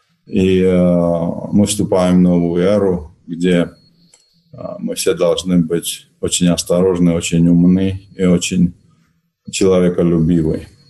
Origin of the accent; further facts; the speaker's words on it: Tbilisi, Georgia; когда я рос в Тбилиси